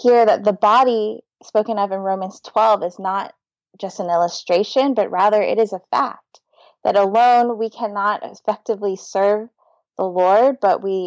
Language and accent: English; United States; born there; I was born in the United States, and my Chinese is very poor.